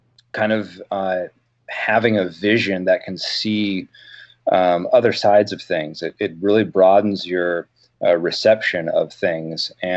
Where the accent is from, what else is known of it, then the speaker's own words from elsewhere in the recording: Oregon, United States; You know, growing up on the Oregon coast, we used, just a lot of things that were around us.